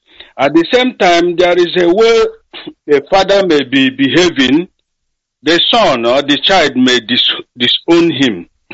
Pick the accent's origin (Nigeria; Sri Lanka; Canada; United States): Nigeria; Mbwe; now in Germany; And I come from Mbwe in Olu Zone, Biafra land.